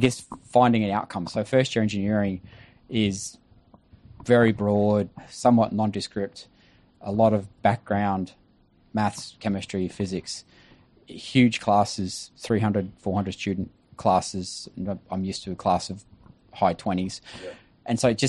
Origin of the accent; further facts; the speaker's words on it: Mount Isa, Queensland, Australia; Mount Isa growing up in the 1970s is definitely, and the early 80s is definitely different to what Mount Isa is like now.